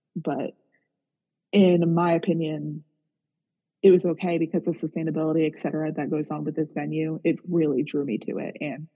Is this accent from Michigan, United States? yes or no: no; South Carolina, United States; because my fiance is from Florida and I am from South Carolina.